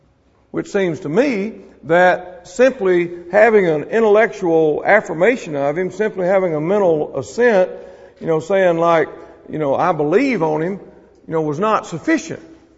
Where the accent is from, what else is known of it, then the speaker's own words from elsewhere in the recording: Mississippi, United States; I told you I was from Mississippi. We have a redneck club there.